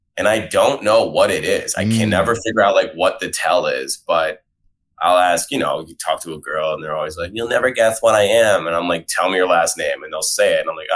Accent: Schenectady, New York, United States; Yeah, I was born in Albany. I tell people I'm just from Albany because it's just easier to say, but I grew up about 20 minutes outside of Albany in this place called Schenectady.

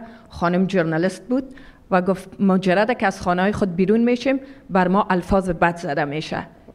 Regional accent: Afghanistan; English is a second language; I'm from Afghanistan, but your knowledge and information is more than me.

